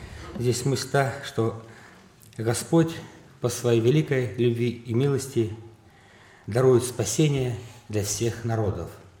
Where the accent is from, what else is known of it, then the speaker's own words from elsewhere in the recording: Voronezh, Voronezh Oblast, Russia; из Воронежа